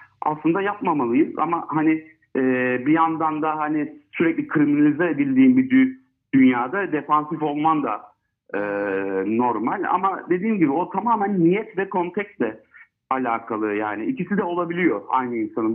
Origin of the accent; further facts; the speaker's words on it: Istanbul, Turkey; ben İstanbul'da doğdum büyüdüm. İşte baba tarafım ve hala köyde olanlar var falan.